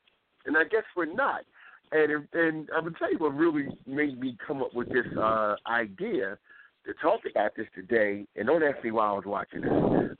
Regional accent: New Jersey, United States; We were out there talking one time, and I told her I was from Jersey.

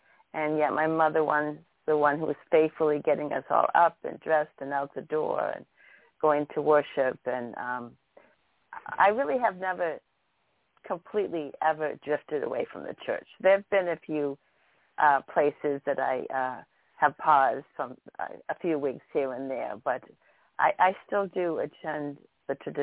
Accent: Hollis, Maine, United States; So I'm from Maine, and as we talk along, you will be able to hear my accent. It's never really disappeared. I grew up in a small town called Hollis, which is about 40 minutes west of Portland.

